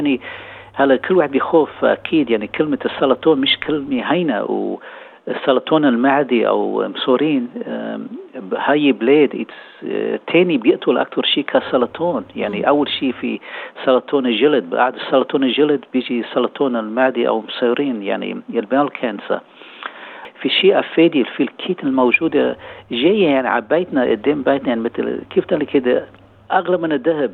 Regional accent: Lebanon; نحن جالية لبنانية وجالية عرب موجودة هون بسورة

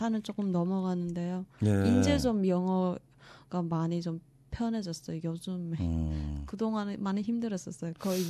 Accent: North Korea; 저희 가족은 아직도 북한에 있을 거고 저도 아주 대부분 탈북자들이 가족들하고 지금 생이별 돼 있잖아요

